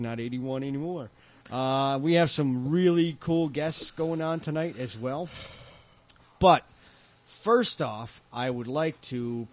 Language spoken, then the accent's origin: English; Pennsylvania, United States; We're from Pennsylvania.